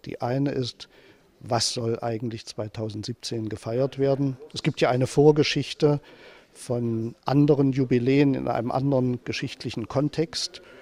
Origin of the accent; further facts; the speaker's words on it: East Germany, Germany; Ich komme ja nun aus Ostdeutschland, wo über 80% inzwischen keiner Kirche mehr angehören.